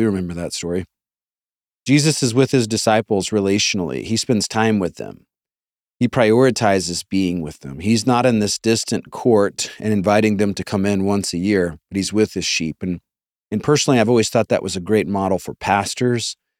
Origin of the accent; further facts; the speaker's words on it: Amarillo, Texas, United States; born there; I love Texas. I was born in Amarillo. Many of you don't know that. Born in Amarillo, did seminary in Fort Worth.